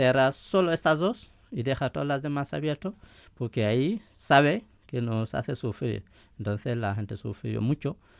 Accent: Guinea; also born or lived in Gambia; Yo soy de Guinea, nací en Gambia, pero soy de Guinea.

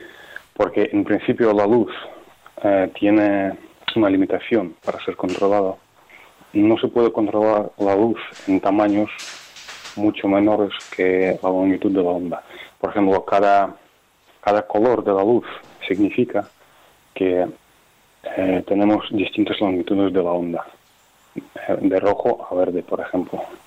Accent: Ukraine; Spanish is a second language; moved away as an adult; also born or lived in Zaragoza, Spain; now in Donostia, Spain; yo soy ucraniano y vine a España hace 15 años, más o menos. Pues he estado en la Universidad de Zaragoza y luego 8 años aquí en País Vasco, en Donostia.

